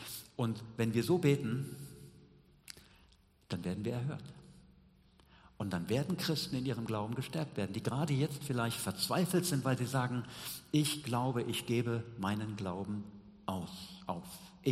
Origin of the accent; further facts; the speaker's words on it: North Rhine-Westphalia, Germany; hier im Dillkreis, in Hessen, in Deutschland, im Siegerland, wo ich herkomme.